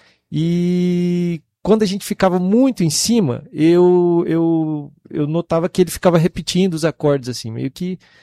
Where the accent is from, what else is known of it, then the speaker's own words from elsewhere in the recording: Ribas do Rio Pardo, Mato Grosso do Sul, Brazil; E aí, lá em Ribas do Rio Pardo, foi a cidade onde eu cresci.